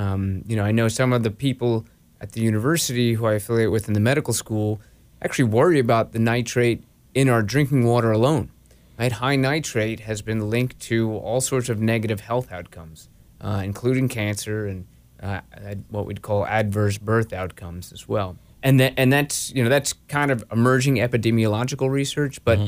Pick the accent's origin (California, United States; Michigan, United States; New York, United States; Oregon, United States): New York, United States; Port Jefferson; Well, I'm a lifelong Long Islander. I was born in Port Jefferson.